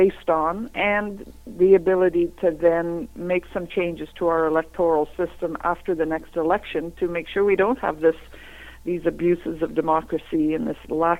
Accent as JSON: {"language": "English", "country": "Canada", "said": "but I'm a Canadian first"}